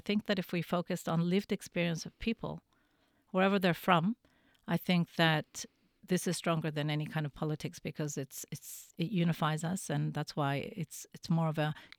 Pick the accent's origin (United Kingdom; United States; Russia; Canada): Canada; I remember growing up in Canada.